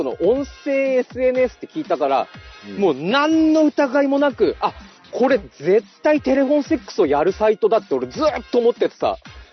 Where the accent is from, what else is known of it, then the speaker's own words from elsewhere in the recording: Koriyama, Fukushima, Japan; 今地元、僕の地元の福島の郡山で